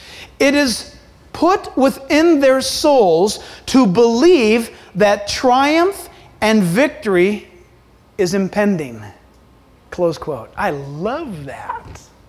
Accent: San Diego, California, United States; I was born and raised in San Diego, and I would not go to Mexico because I just thought it was insane.

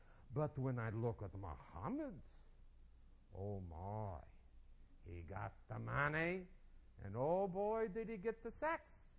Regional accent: New York City, New York, United States; immediately I get suspicious because I'm from New York City. I don't know what it is with New Yorkers, the cynicism, or whatever it is. I grew up in a non-Christian home

